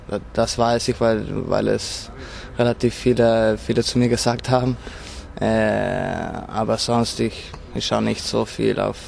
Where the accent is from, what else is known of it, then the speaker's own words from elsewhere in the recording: Trentino-Alto Adige, Italy; Vorher war ich ein Skifahrer. Halt bei uns in Südtirol wird noch relativ viel Ski gefahren. Logischerweise, die Berge sind vor unserem Haus.